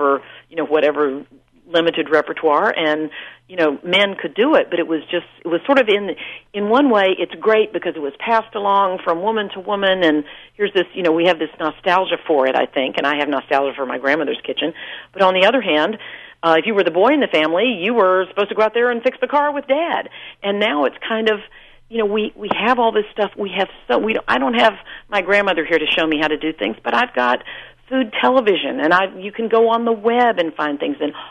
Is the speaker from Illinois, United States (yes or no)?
no; North Carolina, United States; I grew up in North Carolina. My grandmother had a dairy farm and loved to cook